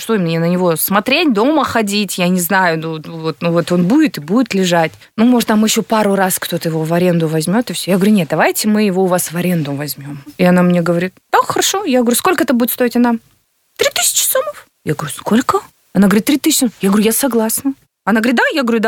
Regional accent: Kyrgyzstan; born there; Я очень рада, что я родилась в Кыргызстане.

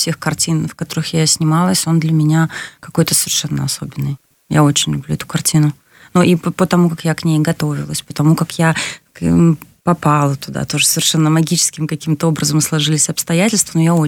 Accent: Saint Petersburg, Russia; born there; я родилась в Ленинграде, но сейчас продолжаю жить уже теперь в Санкт-Петербурге, и для меня, естественно, это мой город

